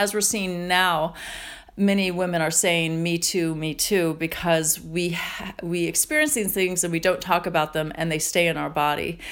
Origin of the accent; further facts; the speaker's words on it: Indiana, United States; And I loved that it was in New York, because nobody would know me there. I was from Indiana.